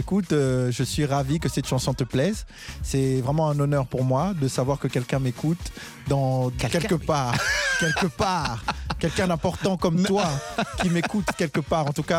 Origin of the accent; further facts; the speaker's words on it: Kinshasa, DR Congo; Moi, j'ai grandi vraiment à Kinshasa. Ban à Matete.